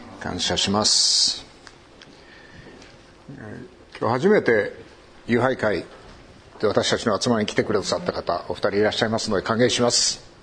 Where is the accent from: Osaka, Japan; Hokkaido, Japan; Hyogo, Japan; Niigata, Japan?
Hokkaido, Japan; 私は北海道から来ました。僕は大体いつも北海道と必ず入れるんですけど